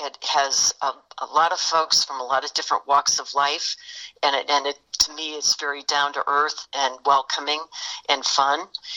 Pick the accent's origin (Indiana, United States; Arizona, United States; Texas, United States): Indiana, United States; Indianapolis; born there; I was born in Indianapolis on May 1st, 1956.